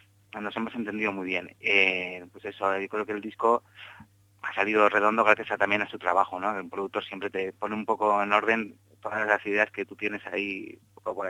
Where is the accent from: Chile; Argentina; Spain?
Spain; Zaragoza, Aragon; now in Madrid, Spain; yo soy de Zaragoza, pero llegué a Madrid hace ya como 3 o 14 años y me volví un poco loco en lo que es el cambio, ¿no? De una ciudad de provincias como Zaragoza a Madrid.